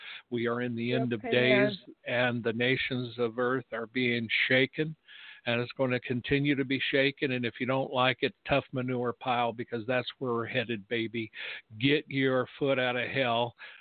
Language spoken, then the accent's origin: English; United States; But I am an American, and I am a watchman.